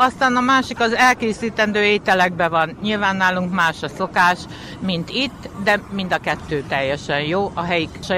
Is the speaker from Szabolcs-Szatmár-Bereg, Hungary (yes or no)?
yes; Szabolcs-Szatmár-Bereg, Hungary; bár az nem makói szokás, én Szabolcs megyei származású vagyok, azt onnan hoztam